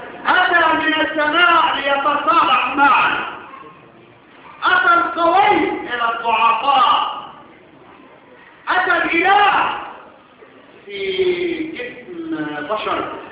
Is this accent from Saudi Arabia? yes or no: no; Egypt; وبهذه المعاهده ابتدينا كمصريين نشم نفسنا